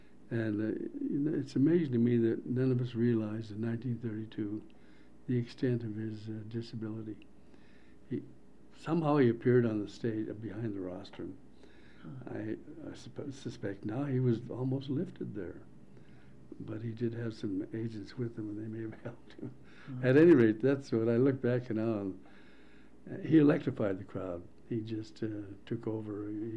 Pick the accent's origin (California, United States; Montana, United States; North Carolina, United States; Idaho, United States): Montana, United States; Butte; Well, I was raised in Butte, and because of that, I was very interested in politics all the way.